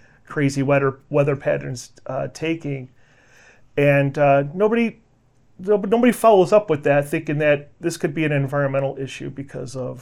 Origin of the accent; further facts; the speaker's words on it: New York, United States; moved away as an adult; when I came from New York to here